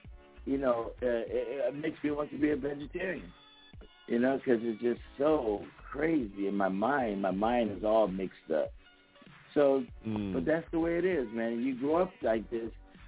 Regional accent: Philadelphia, Pennsylvania, United States; I'm a city boy. I'm from Philly, right?

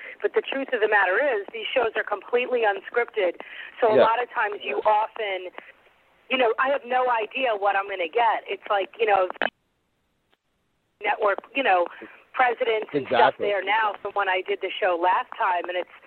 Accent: East Coast, United States; like growing up on the East Coast, you know, I grew up very similar to how the kids on the Jersey Shore grew up.

